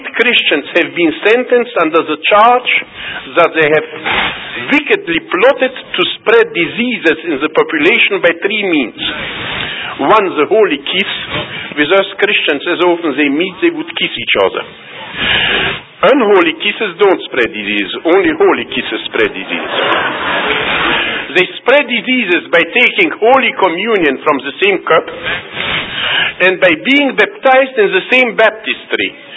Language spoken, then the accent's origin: English; United States; The proof of this is, I come from America. And I have traveled through whole America.